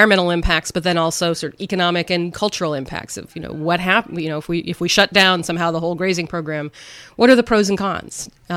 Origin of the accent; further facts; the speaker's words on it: Palo Alto, California, United States; I grew up in Palo Alto, but, you know, went from suburbia during the school year up to this very primitive existence.